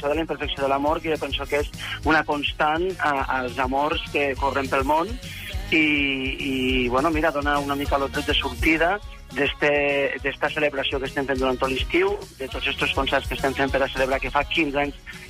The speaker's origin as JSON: {"language": "Catalan", "town": "Ulldecona", "region": "Catalonia", "country": "Spain", "said": "nosaltres som d'Ullacona i vam anar a Ullacona, ens vam fer grans al barri de Gràcia."}